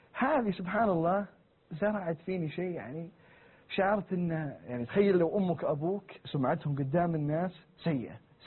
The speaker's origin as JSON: {"language": "Arabic", "country": "Saudi Arabia", "said": "قالت أنت من وين؟ قلت من السعودية."}